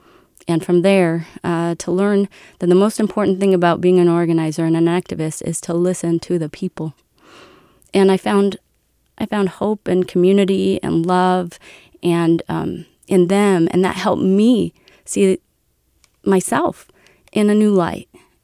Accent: California, United States; We're from California. I always say my family moved here for the gold rush and we didn't leave. I even grew up panning for gold.

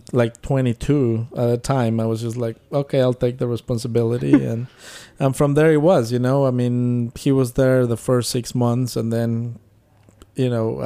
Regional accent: Mexico City, Mexico; I grew up in Mexico City.

